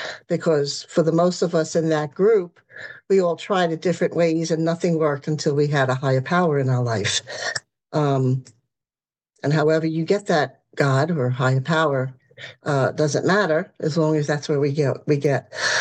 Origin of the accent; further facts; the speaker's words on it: Brooklyn, New York, United States; I was born and raised in Brooklyn. And in 2008, it's actually 2006, I moved to Staten Island, which is just a hop, skip, and a jump over a bridge.